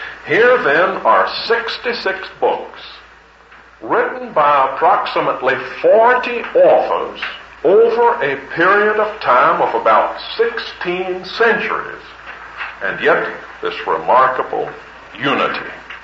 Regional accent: South Carolina, United States; also born or lived in Birmingham; Those of us from the east, southeast, such as I am, in South Carolina, We don't have a whole lot in my hometown, but I lived for a long time in a city in the South.

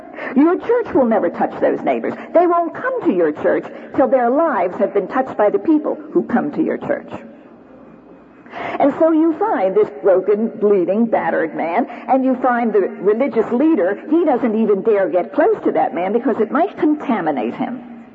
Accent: East Coast, United States; I come from the East Coast. I belong to a church on the East Coast.

